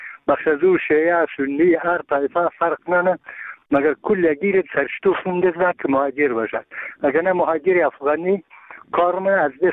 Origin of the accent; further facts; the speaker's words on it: Bamyan, Afghanistan; ما یک تن از بامیانیم.